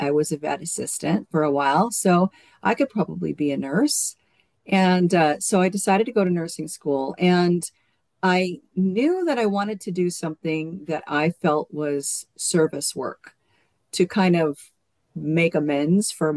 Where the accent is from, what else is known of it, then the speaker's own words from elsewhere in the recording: Washington, United States; Well, I grew up in Washington State mostly. My dad was in the military.